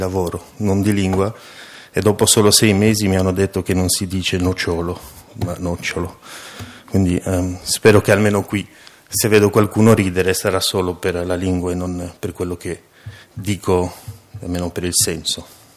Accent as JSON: {"language": "Italian", "country": "Belgium", "tie": "born or raised there", "second_language": "Italian", "moved": "yes", "lives_now": "Italy", "said": "non sono di madrelingua italiana anche se ho un cognome che ha un certo senso in questo paese, sono nato in Belgio, cresciuto in Belgio"}